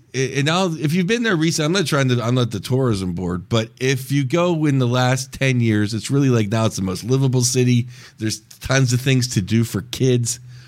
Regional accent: Pittsburgh, Pennsylvania, United States; Pittsburgh, Pennsylvania.

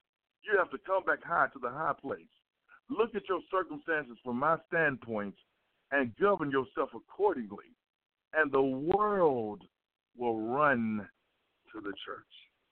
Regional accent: LaGrange, Georgia, United States; When I was a little boy growing up in LaGrange, Georgia, when I wanted apples, there was a lady that lived down the street from me

